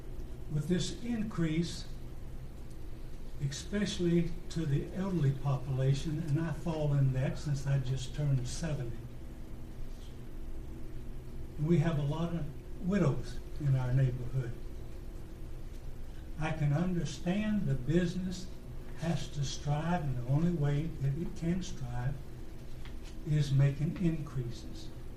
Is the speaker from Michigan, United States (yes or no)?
no; Illinois, United States; I would like to thank the commissioners and the representative from Carolina Waters out of my home state of Illinois for coming down here